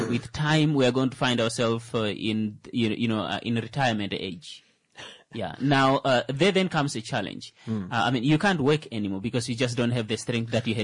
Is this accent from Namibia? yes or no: yes; Namibia; we are not from here. Yeah. We are from Namibia.